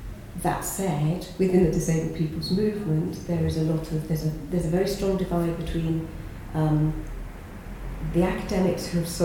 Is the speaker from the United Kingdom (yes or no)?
yes; Bristol, South West England, United Kingdom; I come from Bristol.